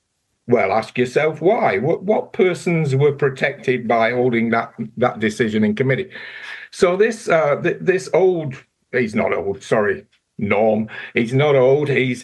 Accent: England, United Kingdom; now in New Zealand; I'm obviously an Englishman, right? I've been here for 40 years, nearly 50 now.

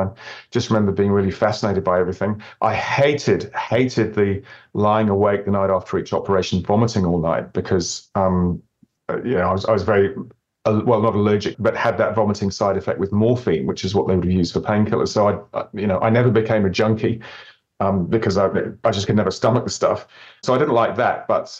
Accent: Oxford, South East England, United Kingdom; So I grew up in Oxford in England.

